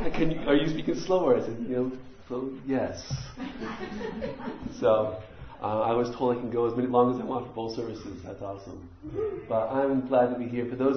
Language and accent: English; New York, United States; She's from Jersey. I'm from New York.